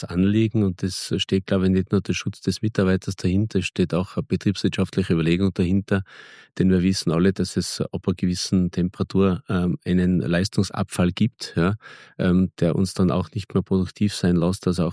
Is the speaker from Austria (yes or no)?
yes; Austria; als Österreicher